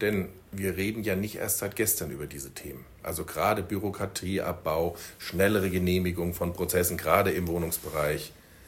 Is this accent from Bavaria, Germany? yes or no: no; Frankfurt, Hesse, Germany; Auch deutlich vor Frankfurt, meiner Heimatstadt